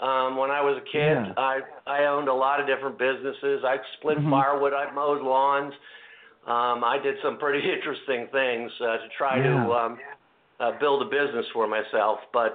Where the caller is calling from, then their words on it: Baltimore, Maryland, United States; Calling from Baltimore, Maryland.